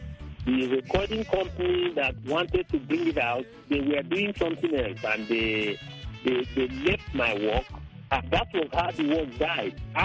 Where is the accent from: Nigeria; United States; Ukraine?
Nigeria; now in Ireland; Yes, I was invited from Nigeria on a cultural integration. So I taught African art and African music.